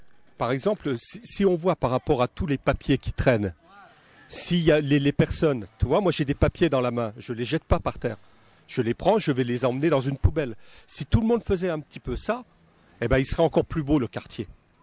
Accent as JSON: {"language": "French", "region": "Grand Est", "country": "France", "said": "Moi, je viens de France, mais je viens de Lorraine. Moi, je ne suis pas d'ici. Je n'ai pas l'accent toulousain."}